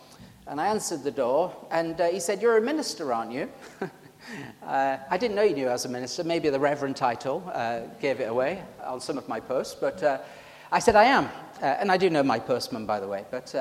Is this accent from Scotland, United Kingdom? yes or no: no; Yorkshire and the Humber, United Kingdom; accent: Yorkshire; Badgers, I have trouble saying badgers with my Yorkshire accent.